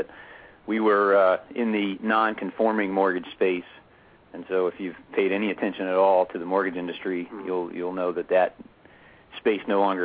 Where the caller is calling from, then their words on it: Cleveland, Ohio, United States; I'm calling from Cleveland, Ohio. I'm in my home office there. I actually live in Cleveland